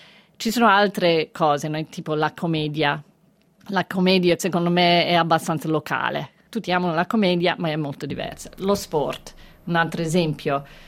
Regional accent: Melbourne, Victoria, Australia; moved away as an adult; also born or lived in Chicago / New York; Io sono nata e cresciuta a Melbourne, in Australia, e a un certo punto sono andati in America, infatti, per andare a studiare a Chicago. Poi ho lavorato a New York per 8-9 anni.

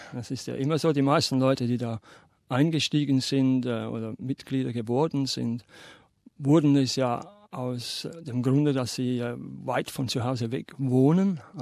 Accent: Switzerland; Bei uns in der Schweiz darf man nur O und U, vielleicht mal ein Ü, wenn es gut geht

